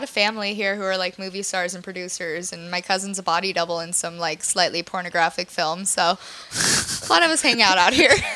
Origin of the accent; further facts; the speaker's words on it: Arizona, United States; Well, I'm a stripper from Arizona, and I've been dancing for 4 years now, for much too long.